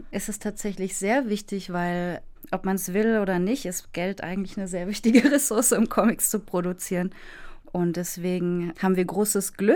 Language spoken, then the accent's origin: German; Baden-Württemberg, Germany; Also ich bin ja in Baden-Württemberg groß geworden